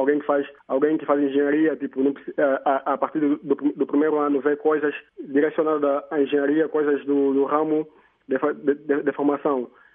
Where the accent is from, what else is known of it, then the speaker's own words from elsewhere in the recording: Luanda, Angola; now in France; Eu sou natural de Luanda, do bairro Rocha Pinto, do município da Maianga. E nesse momento sou estudante aqui em França.